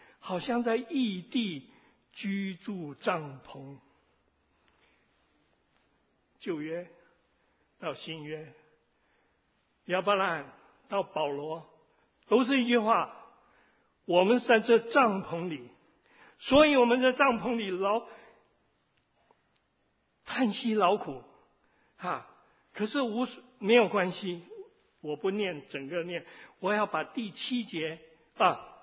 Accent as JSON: {"language": "Chinese", "town": "Chaozhou", "region": "Guangdong", "country": "China", "also_born_or_lived": "Taiwan / United States", "said": "我是潮州人，我生在心灵，因为跟日本鬼子打仗啊"}